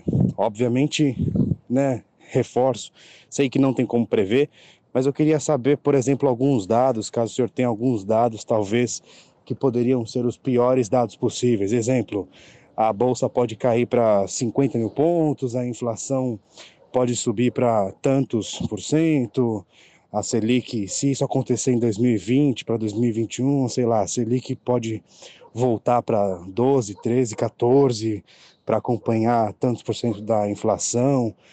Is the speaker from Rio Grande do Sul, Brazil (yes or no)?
no; São Paulo, Brazil; Eu sou de São Paulo, capital.